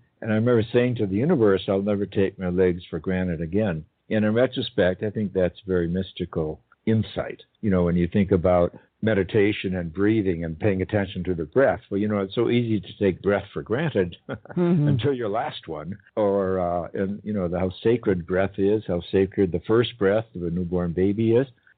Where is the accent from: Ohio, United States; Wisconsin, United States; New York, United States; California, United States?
Wisconsin, United States; Madison; Well, I grew up in Madison, Wisconsin.